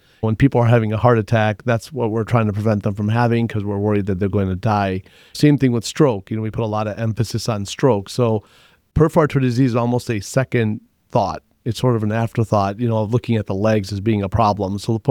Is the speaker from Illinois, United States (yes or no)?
yes; Chicago, Illinois, United States; born and raised in Chicago, Illinois.